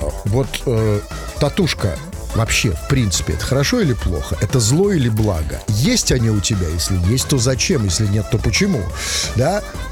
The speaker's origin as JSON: {"language": "Russian", "region": "Saint Petersburg", "country": "Russia", "said": "А ведь мы, как известно, петербуржцы"}